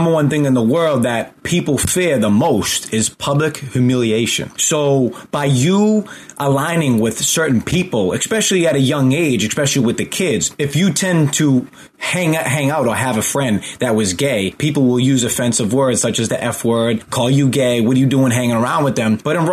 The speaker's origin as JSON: {"language": "English", "region": "Massachusetts", "country": "United States", "tie": "born or raised there", "said": "You know, I grew up just outside of Boston. So the Boston mentality is we use the F word a lot."}